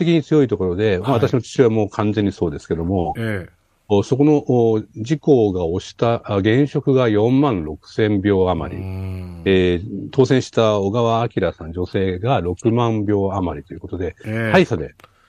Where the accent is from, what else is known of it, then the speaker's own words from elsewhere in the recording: Gunma, Japan; 私のふるさとの群馬県で起きてる